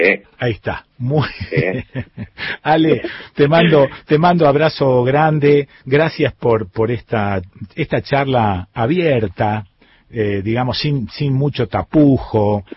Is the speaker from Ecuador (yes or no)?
no; Rosario, Santa Fe, Argentina; now in Córdoba, Argentina; soy rosarino viviendo hace más de 10 años cerquita del Pan de Azúcar